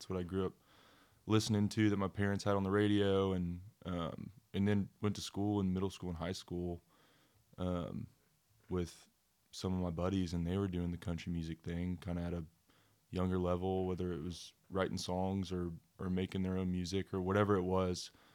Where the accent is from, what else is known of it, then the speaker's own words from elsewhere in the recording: Franklin, Tennessee, United States; Yeah, I'm from Franklin, just south of Nashville.